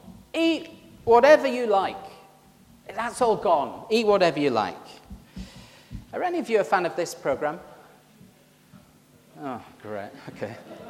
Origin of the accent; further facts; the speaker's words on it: Yorkshire and the Humber, United Kingdom; accent: Yorkshire; Badgers, I have trouble saying badgers with my Yorkshire accent.